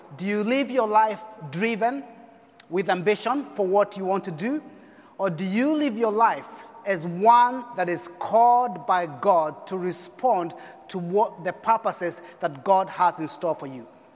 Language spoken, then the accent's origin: English; Kenya; I come from Kenya. We have 42 different tribes.